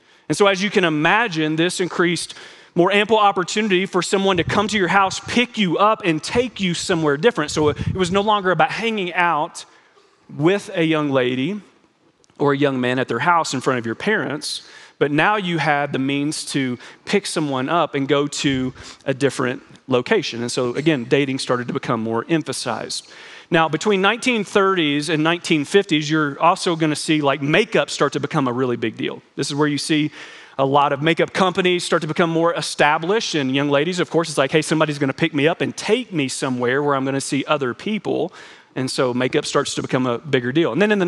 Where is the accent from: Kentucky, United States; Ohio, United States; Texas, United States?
Kentucky, United States; I can appreciate this because I'm from Kentucky